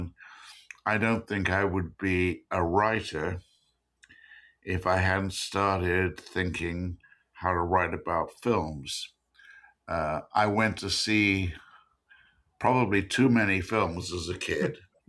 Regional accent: England, United Kingdom; I was born in England. I'm English and American.

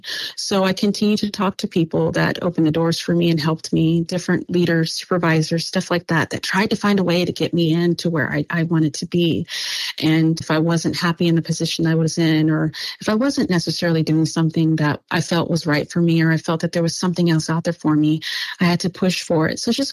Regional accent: Los Angeles, California, United States; also born or lived in South Korea / Okinawa; I grew up in Los Angeles, so there's so much culture there already.

